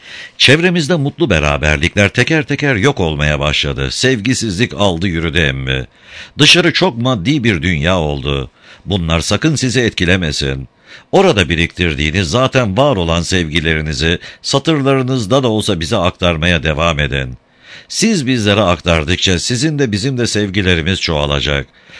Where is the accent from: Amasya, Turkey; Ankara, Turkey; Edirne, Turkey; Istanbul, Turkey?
Amasya, Turkey; Suluova; born there; 1959 Amasya Suluova doğumluyum.